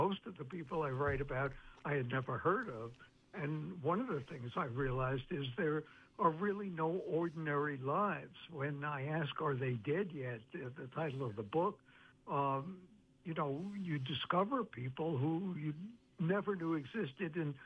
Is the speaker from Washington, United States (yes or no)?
no; Brooklyn, New York, United States; It's especially important because growing up in Brooklyn, my family culture was to deny death.